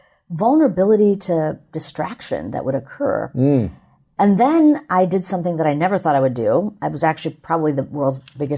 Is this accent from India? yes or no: yes; India; And, you know, I'm an Indian woman, so, like, meditation is not something really new to me.